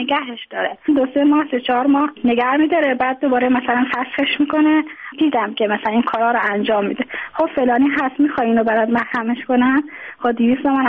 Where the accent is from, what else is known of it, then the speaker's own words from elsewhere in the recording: Tehran, Tehran Province, Iran; born there; now in Mashhad, Iran; من خودم متولد تهرانم، اینجا به دلایل ازدواج کردم اومدم اینجا، الان موندگار شدم دیگه، توان بازگشت نداشتم.